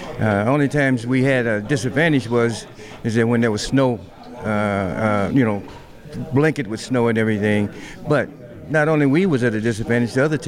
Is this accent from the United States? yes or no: yes; Midwest, United States; I'm from the Midwest, so I'm always in the cold weather, you know.